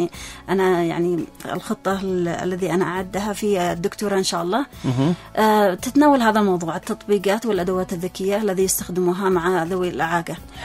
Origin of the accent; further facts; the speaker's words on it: Yemen; عندنا في اليمن